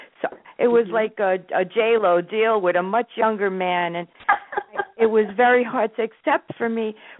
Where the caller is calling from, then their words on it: New Jersey, United States; New Jersey.